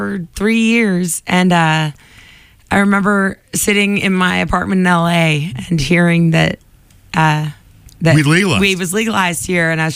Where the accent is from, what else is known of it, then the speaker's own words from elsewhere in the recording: Quincy, United States; I mean, I was born and raised in Quincy, and I mean this in the most loving way. We're trashy folk